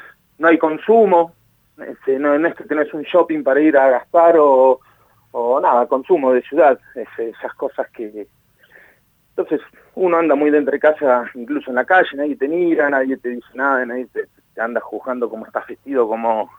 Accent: General Roca, Río Negro, Argentina; also born or lived in Buenos Aires / Rome / Neuquén / Zapala; now in El Bolsón, Argentina; Crecí en General Roca, nací en Buenos Aires, crecí en General Roca, después viví en Roma, después en Neuquén, después en Zapala, ahora estoy en el Bolsón.

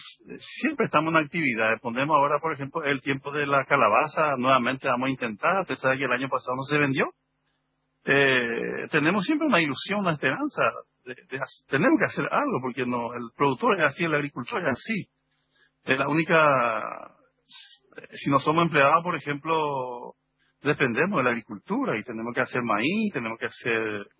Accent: Puerto Negro, Formosa, Argentina; Yo soy de Puerto Negro, acá, no sé si usted conoce, Puerto Negro, no, cerca de Misión Tacacles.

